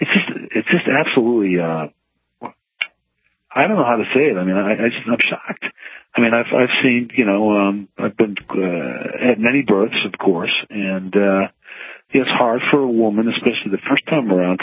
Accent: United States; now in Peru; I'm an American. I live in Peru. And I have six kids.

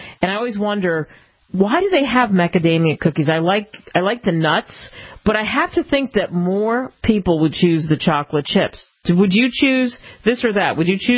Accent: New York City, New York, United States; Okay, so I grew up partially in New York when I was little. So we lived in Queens.

